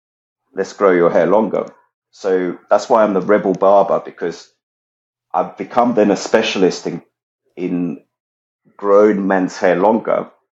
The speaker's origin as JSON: {"language": "English", "country": "Italy", "lives_now": "United Kingdom", "said": "Because I come from Italy"}